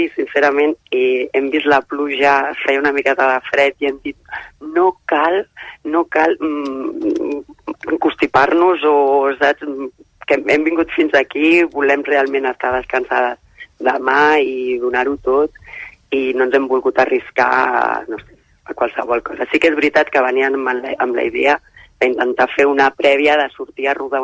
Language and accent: Catalan; Catalonia, Spain; per als que venim de Catalunya, que no estem acostumats a aquest temps tan humit